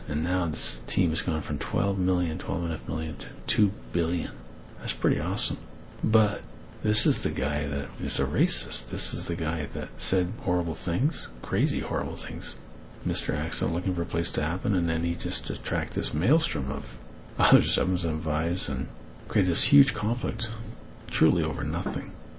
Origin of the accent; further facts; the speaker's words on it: England, United Kingdom; I'm English, right? It's a requirement.